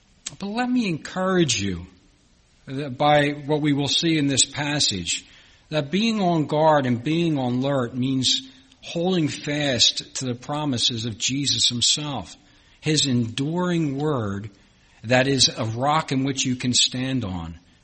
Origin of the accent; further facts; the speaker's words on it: Philadelphia, Pennsylvania, United States; And I said, "I grew up in Philadelphia."